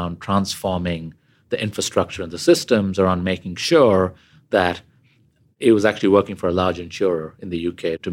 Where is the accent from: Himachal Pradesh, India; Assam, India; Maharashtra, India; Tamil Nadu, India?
Tamil Nadu, India; Chennai; I grew up in a reasonably middle-class family in the southern part of India. Madras is what it was called when I was growing up. It's now called Chennai.